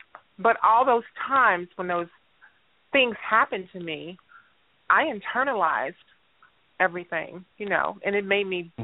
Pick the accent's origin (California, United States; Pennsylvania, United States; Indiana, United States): Indiana, United States; Gary; Well, let's see. I'm from Gary, Indiana.